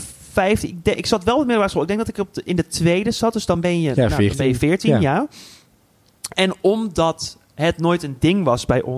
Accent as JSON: {"language": "Dutch", "town": "Zaanstad", "region": "North Holland", "country": "Netherlands", "tie": "born there", "said": "Ja, ik ben gewoon geboren in Zaanstad."}